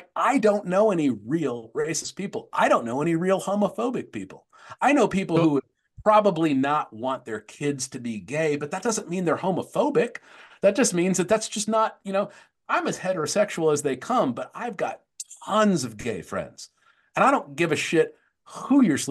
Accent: Tempe, Arizona, United States; I grew up in Tempe, Arizona. I went to a very very very like racially integrated public high school.

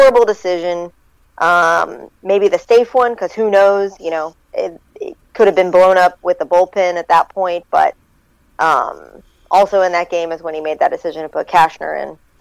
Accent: San Diego, California, United States; I'm from San Diego.

